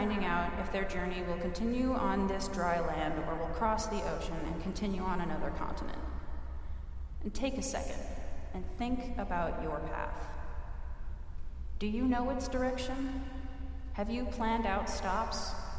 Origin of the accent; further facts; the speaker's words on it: Washington, United States; As I am from Washington State, every drive home is quite the road trip, lasting 3 days and normally done alone.